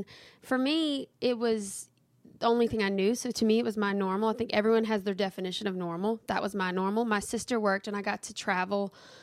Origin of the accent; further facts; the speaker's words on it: Kentwood, Louisiana, United States; now in Hammond, United States; Yes, I'm from Kentwood, but I live in Hammond, Louisiana now.